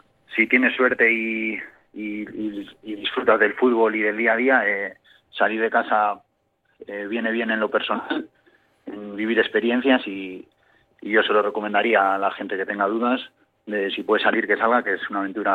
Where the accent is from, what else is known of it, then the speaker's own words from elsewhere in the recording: Muskiz, Basque Country, Spain; also born or lived in Santander; Pero, o sea, siempre he vivido en Múzquiz y, o sea, yo me siento de Múzquiz, mi pueblo es Múzquiz.